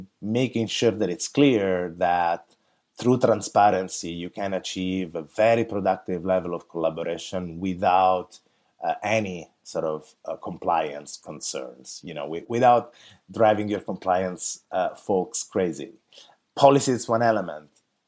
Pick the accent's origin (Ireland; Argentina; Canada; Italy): Italy; English is a second language; now in San Francisco, United States; As you can hear from my accent, I I live in San Francisco, but I'm from that Italian part, I guess, of San Francisco. I actually come from Italy.